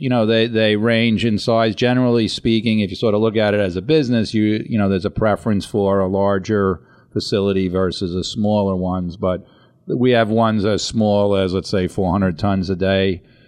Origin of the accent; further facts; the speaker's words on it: Astoria, New York, United States; Absolutely. I grew up in Astoria.